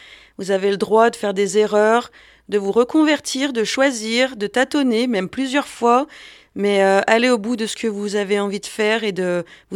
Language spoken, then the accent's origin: French; Bourgogne-Franche-Comté, France; Oui, je suis Bressane. Voilà, je viens à côté de Mâcon, mais territoire bressan, où j'ai vécu 20 ans et je suis arrivée ici ensuite